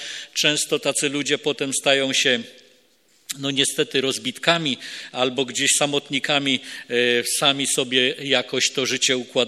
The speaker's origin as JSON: {"language": "Polish", "town": "Dzięgielów", "region": "Silesian Voivodeship", "country": "Poland", "tie": "born or raised there", "also_born_or_lived": "Wisła", "moved": "as an adult", "lives_now": "Gorzów Wielkopolski, Poland", "said": "63 lata temu urodziłem się w Wiśle. Wysoko w górach mieszkałem. Ale potem, kiedy ja miałem 10 lat, rodzice moi przeprowadzili się do pięknej miejscowości, która nazywa się Dzięgielów, i tam mieszkałem przez kolejne prawie 40 lat, chyba 38"}